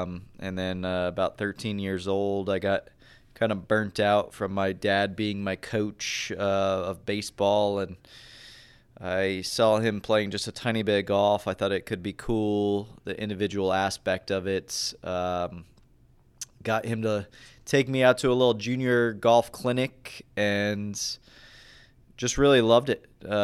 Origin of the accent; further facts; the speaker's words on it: West Palm Beach, Florida, United States; Down in West Palm Beach, Florida, is where I was born and raised. Okay. A little town called Lake Worth down there, and started playing golf.